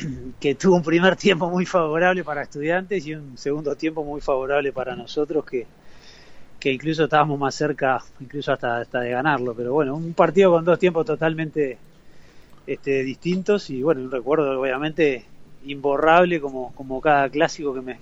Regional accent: Uruguay; Uno mismo como profesional, como uruguayo también

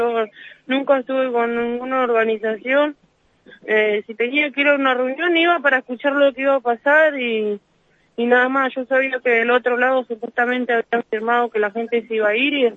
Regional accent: Guernica, Buenos Aires Province, Argentina; Yo nací acá. Yo nací en San Vicente, me crié en Guernica hasta los 11 años.

